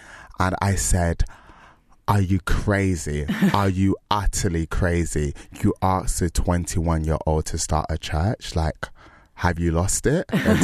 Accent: Nigeria; So I was like, as a young black Nigerian guy, like it's

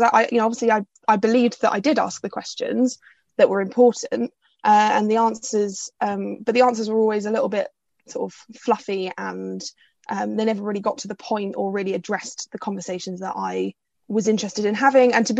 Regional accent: Hackney, London, United Kingdom; So I grew up in Hackney in East London, and my family is still there now.

